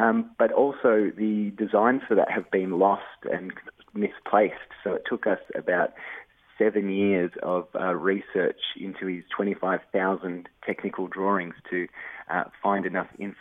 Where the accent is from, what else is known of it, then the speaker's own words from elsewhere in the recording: Melbourne, Victoria, Australia; I met the artisans, the Nicolai family, over in Melbourne, my hometown, and they were installing a Da Vinci exhibition in Melbourne